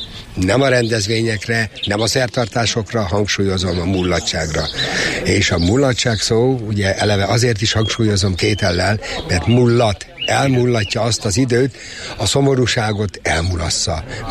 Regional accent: Ajak, Szabolcs-Szatmár-Bereg, Hungary; born there

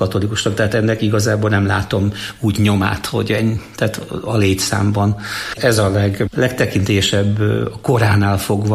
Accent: Füzérkomlós, Borsod-Abaúj-Zemplén, Hungary; Füzérkomlós. Tehát Sátorújján születtem, mert ott van a kórház, de lényegében falu nőttem föl.

